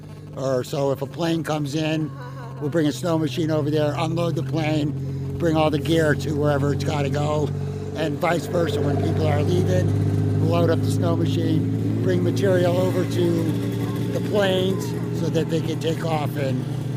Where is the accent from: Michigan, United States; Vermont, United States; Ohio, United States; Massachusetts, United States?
Vermont, United States; now in Alaska, United States; Well, I'm from Vermont, and in Vermont we have sleds. So, and I grew up and it was snowmobiles. Now that I live in Alaska, it's snow machines.